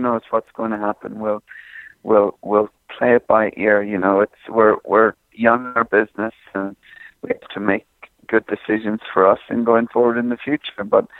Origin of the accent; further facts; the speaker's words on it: Ireland; my weakness, being Irish, is my flat work.